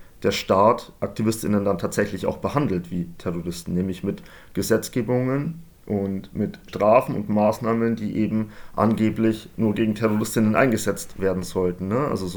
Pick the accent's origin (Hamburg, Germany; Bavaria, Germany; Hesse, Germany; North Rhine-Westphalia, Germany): Bavaria, Germany; moved away as an adult; now in Vienna, Austria; Ich komme selbst ursprünglich aus Bayern. Ich lebe erst seit 2,5 Jahren hier in Wien.